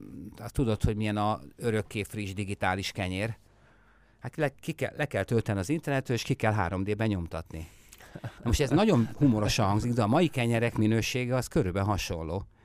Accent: Budapest, Hungary; born there; Hát én a temetőben ott születtem a Kerepesi temetővel szembe is

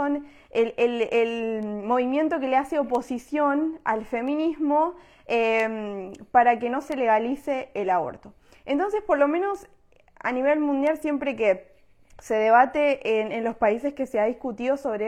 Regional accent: Argentina; por lo menos en mi país, en Argentina

